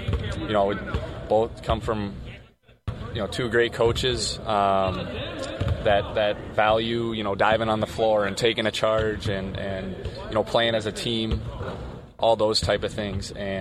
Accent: Minnesota, United States; And I grew up in Minnesota, so watching Big Ten basketball, like, that was every night, it was on.

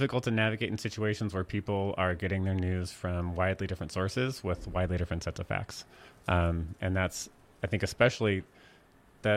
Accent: Oregon, United States; also born or lived in Northern California; I grew up in Southern Oregon and Northern California, actual Northern California, not the Bay Area, but Northern California.

